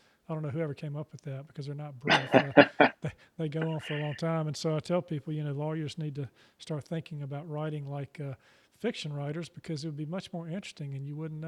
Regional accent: Charlotte, North Carolina, United States; also born or lived in Chapel Hill; I was born in Chapel Hill, came to Charlotte, grew up here, went to public schools, went up to Davidson and Wake Forest Law School, and then came back and practiced law here in Charlotte as a trial lawyer for 35 years.

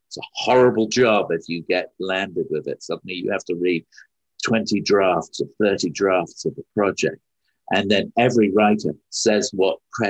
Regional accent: United Kingdom; Philip didn't know that I was as British as I am.

